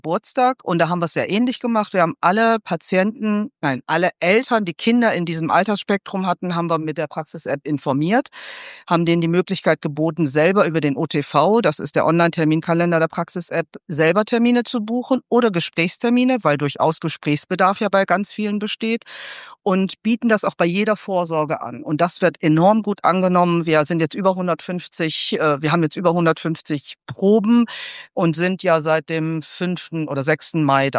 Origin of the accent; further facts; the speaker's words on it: Leverkusen, North Rhine-Westphalia, Germany; Ich komme aus Leverkusen, Nordrhein-Westfalen.